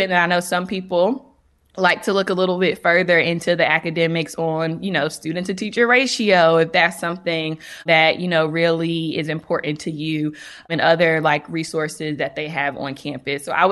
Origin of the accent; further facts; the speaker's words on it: North Carolina, United States; And so I'm from North Carolina.